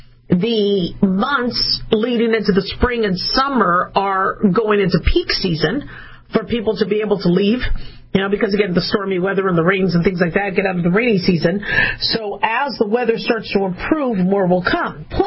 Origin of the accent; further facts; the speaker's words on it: United States; I mean, I'm an American. I love this country.